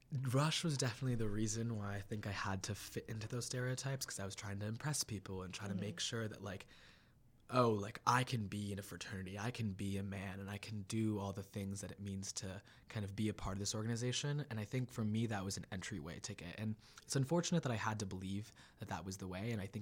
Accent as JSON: {"language": "English", "town": "Newtown", "region": "Connecticut", "country": "United States", "said": "Yeah, and I'm originally from Newtown, Connecticut."}